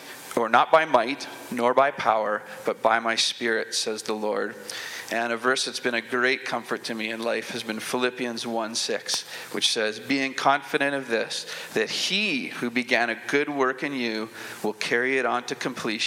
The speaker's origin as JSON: {"language": "English", "town": "Abbotsford", "region": "British Columbia", "country": "Canada", "tie": "born or raised there", "said": "I grew up in Abbotsford, BC, here in beautiful British Columbia, in the loving care of wonderful Christian parents. I accepted Jesus at a very young age, and I grew up attending Central Heights Mennonite Brethren Church"}